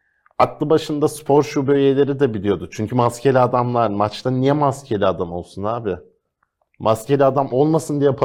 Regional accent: Istanbul, Turkey; ben Türk İstanbul'da doğdum, büyüdüm. İstanbulluyum ve tribünde büyüdüm.

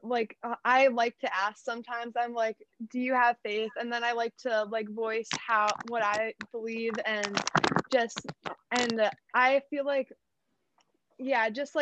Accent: Minnesota, United States; Oh, I'm from Minnesota.

